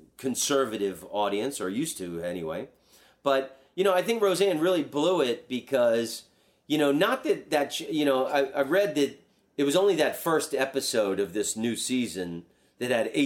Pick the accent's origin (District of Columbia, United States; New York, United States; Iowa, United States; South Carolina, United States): District of Columbia, United States; Washington; born there; I'm a Washington Redskins fan because I was born in Washington, D.C.